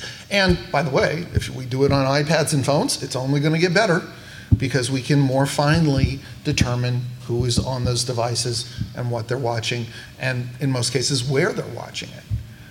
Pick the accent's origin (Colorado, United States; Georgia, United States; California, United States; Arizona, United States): California, United States; San Diego; now in Los Angeles, United States; I'm an Irish-Mexican kid from San Diego who lives in LA.